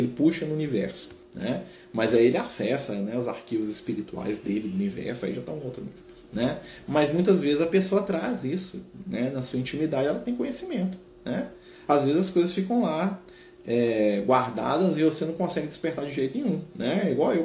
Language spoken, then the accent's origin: Portuguese; Goiás, Brazil; now in Salvador, Brazil; Sou goiano e moro em Salvador.